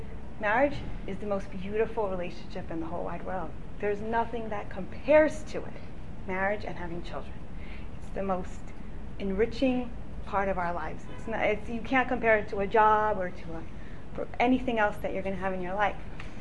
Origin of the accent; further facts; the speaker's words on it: California, United States; I thought I grew up in California. I didn't ever think I would live here. I met my husband. I moved here.